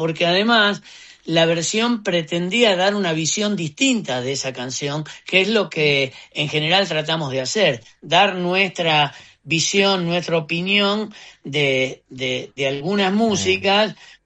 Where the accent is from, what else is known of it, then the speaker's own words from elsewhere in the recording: Rosario, Santa Fe, Argentina; yo estoy lejos de ser gitano, soy rosarino.